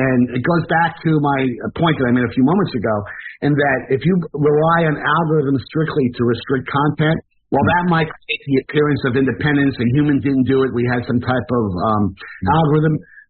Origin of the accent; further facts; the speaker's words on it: United States; as an American who has, you know, great respect for our founding fathers